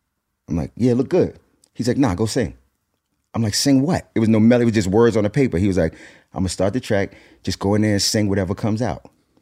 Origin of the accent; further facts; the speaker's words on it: Brooklyn, New York, United States; also born or lived in Mount Vernon; I moved from Brooklyn. I grew up in Brooklyn, New York. We moved to Mount Vernon.